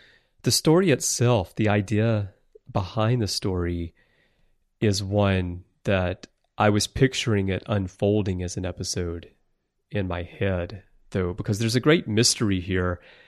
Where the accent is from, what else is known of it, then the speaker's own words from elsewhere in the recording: United States; moved away as an adult; now in Japan; There's a great contrast for me being American, growing up in America, but then living most of my adult life in Japan